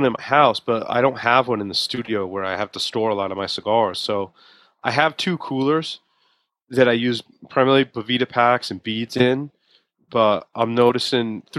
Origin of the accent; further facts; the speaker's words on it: Rhode Island, United States; Just so people know, I'm from Rhode Island. I've been a Patriots fan my whole life, dude.